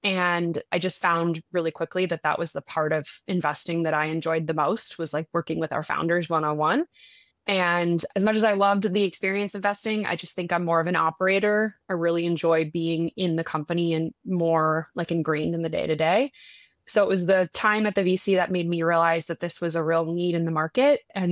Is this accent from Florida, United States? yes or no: yes; Florida, United States; I grew up in Florida, and both my parents are entrepreneurs.